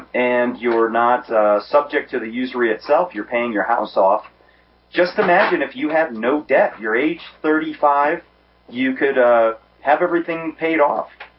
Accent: Northeast, United States; And I'm from the Northeast, and normally that's all we do is rip on each other.

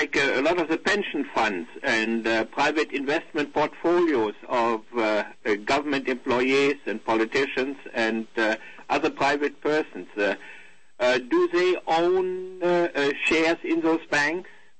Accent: Germany; English is a second language; now in New Brunswick; I live in New Brunswick. I'm originally from Germany.

